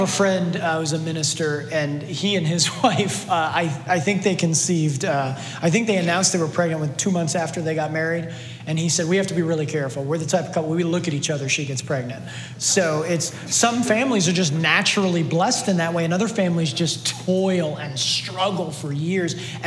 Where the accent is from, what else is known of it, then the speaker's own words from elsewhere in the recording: Cleveland, Ohio, United States; And even though she grew up in Nashville and I grew up in Cleveland